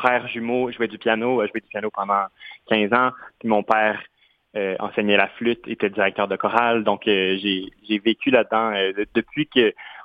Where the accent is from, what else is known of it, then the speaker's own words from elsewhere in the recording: Quebec City, Quebec, Canada; Je viens de la ville de Québec